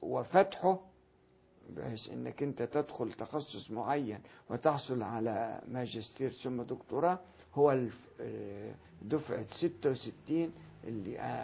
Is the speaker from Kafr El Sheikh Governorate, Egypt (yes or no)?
no; Faiyum Governorate, Egypt; أنا جئت من الفيوم إلى القاهرة للدراسة في الأزهر